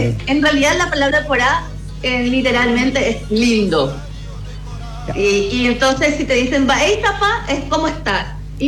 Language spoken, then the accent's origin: Spanish; Paraguay; now in Chile; Sí, bueno, soy más chilena que paraguaya a esta altura de mi vida.